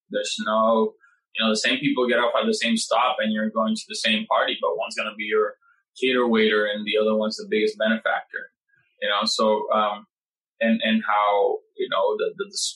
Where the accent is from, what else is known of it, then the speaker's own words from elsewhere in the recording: Puerto Rico; and I come from Puerto Rico